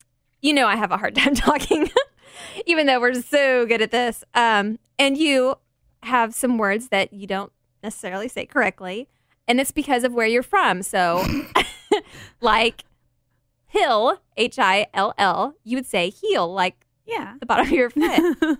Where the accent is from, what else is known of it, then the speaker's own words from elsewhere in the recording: North Carolina, United States; born there; now in Texas, United States; Born in North Carolina, which is East Coast, but my parents are both from California, which is West Coast. So I guess I'm just a weird blend. And I've spent the last 30 plus years in Texas